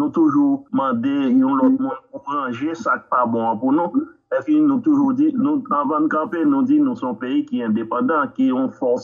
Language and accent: French; Haiti; en tant qu'Haïtien qui fait dans le pays